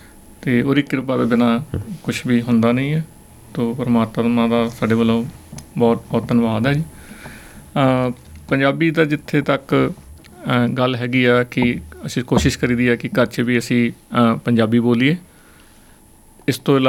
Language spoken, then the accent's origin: Punjabi; Hoshiarpur, Punjab, India; moved away; also born or lived in Kuwait; ਅਸੀਂ ਪੰਜਾਬ ਤੋਂ ਹੁਸ਼ਿਆਰਪੁਰ 'ਚੋਂ ਹੈਗੇ ਹਾਂ, ਬੇਸਿਕਲੀ ਲੋਕ ਹੁਸ਼ਿਆਰਪੁਰ ਸਿਟੀ 'ਚ ਰਹਿੰਦੇ ਹਾਂ ਅਸੀਂ। ਉਸ ਤੋਂ ਬਾਅਦ ਅਸੀਂ 2004-06 ਕੁਵੈਤ ਮਿਡਲ ਈਸਟ 'ਚ ਮਾਈਗ੍ਰੇਟ ਕਰ ਗਏ ਸੀਗੇ, ਅਤੇ ਕੁਛ 10 ਸਾਲ ਦਾ ਸਮਾਂ ਅਸੀਂ ਉੱਥੇ ਸਪੈਂਡ ਕੀਤਾ ਆ।